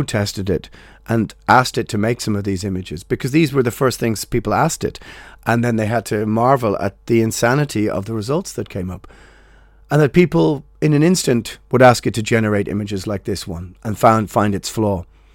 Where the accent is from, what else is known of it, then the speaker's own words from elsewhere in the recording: Ireland; I don't know. I'm Irish. You know this.